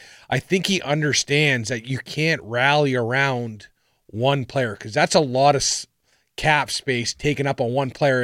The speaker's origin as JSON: {"language": "English", "country": "Canada"}